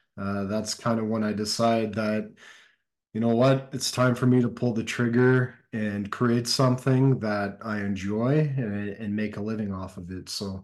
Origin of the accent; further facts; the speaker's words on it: Whitby, Ontario, Canada; I grew up in suburbs of Toronto. I grew up in Whitby, Ontario.